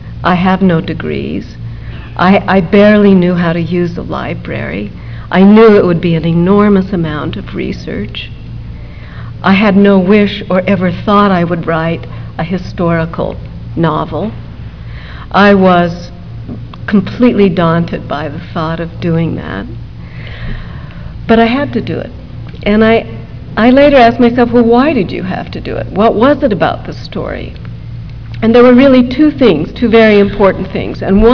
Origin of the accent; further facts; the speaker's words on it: Utah, United States; some of which were about growing up in the Mormon culture and in Utah